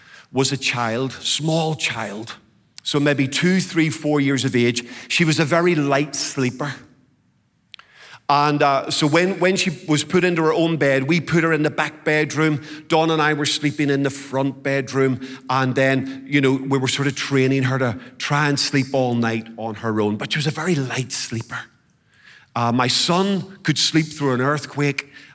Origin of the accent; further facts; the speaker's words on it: United Kingdom; I'm British. We don't do this.